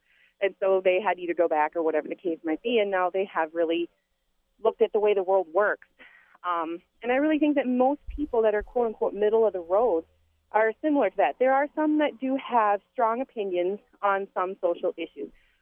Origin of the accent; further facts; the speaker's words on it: Wisconsin, United States; And I've gotten to travel a lot and live in different states other than Wisconsin, although Wisconsin is my home state